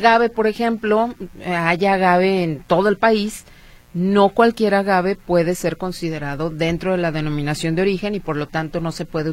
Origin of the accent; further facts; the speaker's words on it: Mexico; porque luego somos mexicanos y ni siquiera sabemos qué productos tienen denominación de origen.